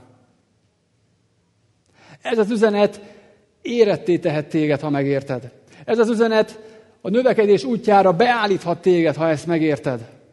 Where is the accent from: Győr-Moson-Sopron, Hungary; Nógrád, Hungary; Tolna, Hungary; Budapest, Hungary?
Tolna, Hungary; Szekszárd; moved away as an adult; Egyik kollégával együtt dolgoztunk évekig, még otthon Szekszárdon